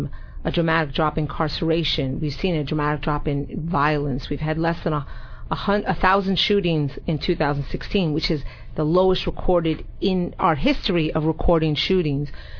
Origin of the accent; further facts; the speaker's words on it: New York City, New York, United States; I'm not from Chicago, and I'm always upset when people kind of make comments about New York City when they're not from New York City and they haven't sat and supped with us and heard our hearts.